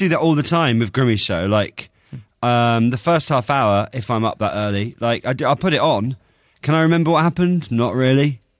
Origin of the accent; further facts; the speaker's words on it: Southampton, South East England, United Kingdom; Now, can I just say, I'm from Southampton and you had to find out great things to say about it and why it's a good place to live.